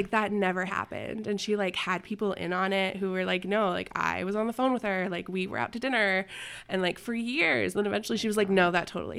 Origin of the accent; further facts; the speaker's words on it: Winnemucca, Nevada, United States; like 6 hours from like her sister's place in Idaho to like my hometown of Winnemucca in the middle of the night